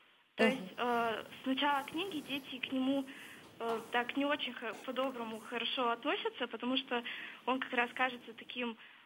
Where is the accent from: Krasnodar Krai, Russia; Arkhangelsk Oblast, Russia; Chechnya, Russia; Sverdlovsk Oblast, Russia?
Sverdlovsk Oblast, Russia; Yekaterinburg; я из города Екатеринбурга.